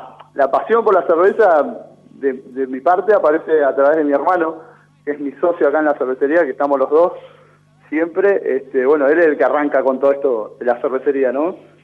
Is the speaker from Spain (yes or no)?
no; Sarmiento, Chubut, Argentina; así somos de Sarmiento, acá en la, sería Patagonia Estrandina ya.